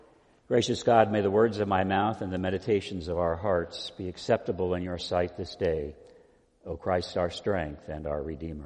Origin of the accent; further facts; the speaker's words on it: California, United States; I worked for Representative Biz Johnson, who was from my hometown in Northern California